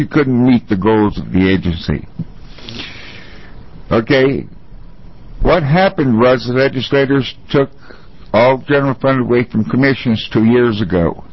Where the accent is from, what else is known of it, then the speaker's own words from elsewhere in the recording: Albany, Oregon, United States; I'm from Albany, Oregon